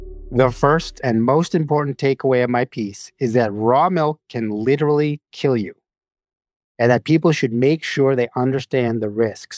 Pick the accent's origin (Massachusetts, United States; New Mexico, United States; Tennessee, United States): New Mexico, United States; I grew up in New Mexico, where some people were drinking raw milk because it fit into their back-to-the-land philosophy or because they liked the way it tasted.